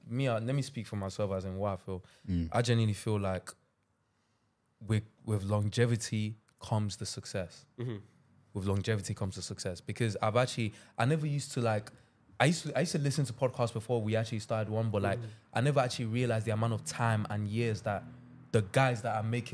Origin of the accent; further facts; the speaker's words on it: Nigeria; I came from Nigeria.